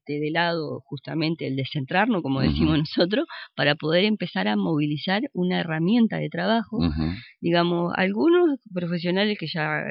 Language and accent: Spanish; Concordia, Entre Ríos, Argentina; yo soy de Concordia, amo mi ciudad